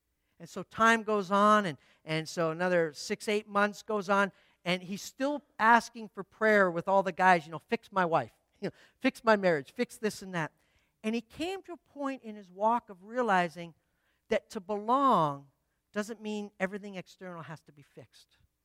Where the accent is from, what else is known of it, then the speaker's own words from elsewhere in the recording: Canada; Just so you know, I'm a Canadian, so yeah, had to get that in there, right?